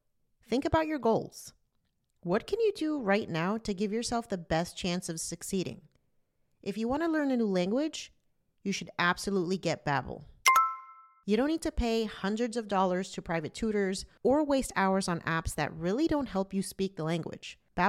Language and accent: English; United States; Just like being an American, like being born in America is such a fucking privilege